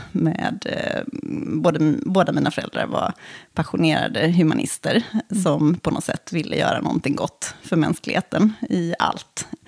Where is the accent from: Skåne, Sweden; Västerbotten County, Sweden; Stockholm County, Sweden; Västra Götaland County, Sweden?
Västra Götaland County, Sweden; Gothenburg; Ja, jag är född och uppvuxen i Göteborg.